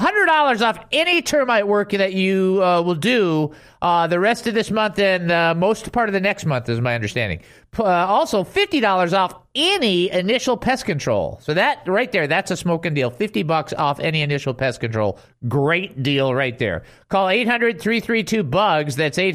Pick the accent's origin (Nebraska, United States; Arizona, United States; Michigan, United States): Michigan, United States; Detroit; they keep forgetting I'm from Detroit.